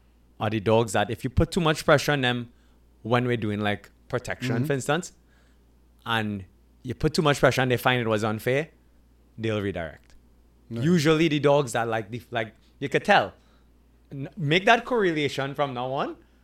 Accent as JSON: {"language": "English", "country": "Canada", "said": "I'm from Canada."}